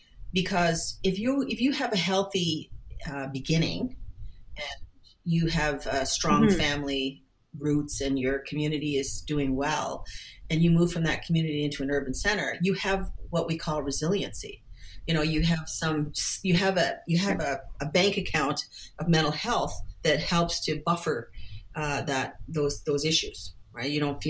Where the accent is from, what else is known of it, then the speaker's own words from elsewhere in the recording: Toronto, Ontario, Canada; I was raised in Toronto in the 60s and 70s.